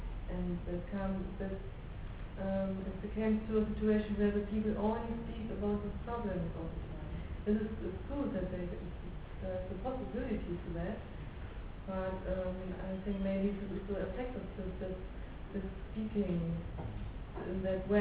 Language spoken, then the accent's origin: English; Germany; I'm from Germany. I'm half Indian, half German. And I'm here for 10 days.